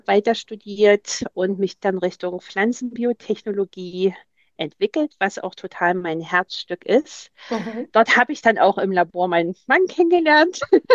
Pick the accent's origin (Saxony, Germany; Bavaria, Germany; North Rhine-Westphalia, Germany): Saxony, Germany; gebürtig aus Sachsen und habe eigentlich Ökologie und Umweltschutz studiert